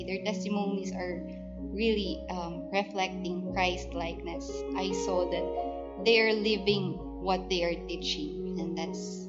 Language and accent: English; Cordillera Administrative Region, Philippines; and I'm from Ifugao.